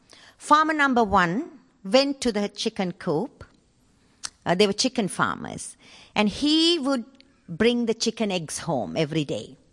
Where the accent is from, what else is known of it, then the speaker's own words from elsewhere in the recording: Sri Lanka; these lessons I learned when I was growing up in Sri Lanka.